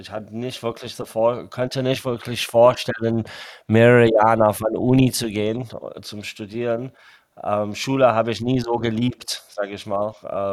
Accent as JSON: {"language": "German", "country": "Zimbabwe", "tie": "born or raised there", "second_language": "German", "said": "Und ich bin dann in Zimbabwe aufgewachsen, in Afrika."}